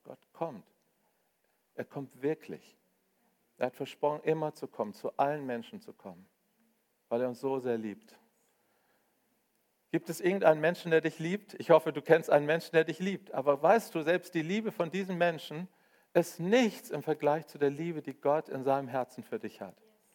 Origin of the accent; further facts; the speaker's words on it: Hanover, Lower Saxony, Germany; Ich komme aus Hannover, wir sind nüchtern.